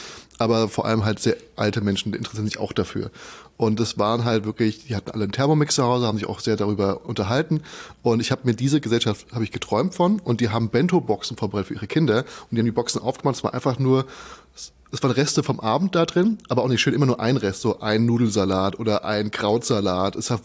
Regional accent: Darmstadt, Hesse, Germany; Familie aus Frankfurt, aber ich bin dann in Darmstadt aufgewachsen.

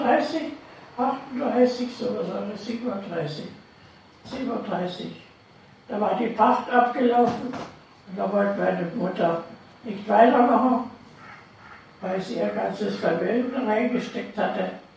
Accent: Kamenz, Saxony, Germany; born there; Ich bin geboren im Krankenhaus in Kamenz in Sachsen. Das liegt in Lampow zwischen Dresden und Dresden liegt oberhalb und Bautzen liegt ganz unterhalb, also mittendrin.

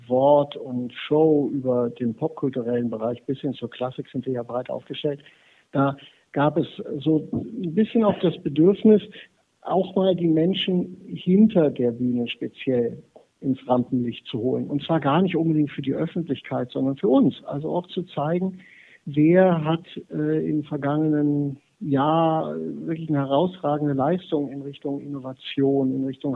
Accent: Donaueschingen, Baden-Württemberg, Germany; Ich persönlich, ich komme aus Donaueschingen, bin mit neuer Musik groß geworden.

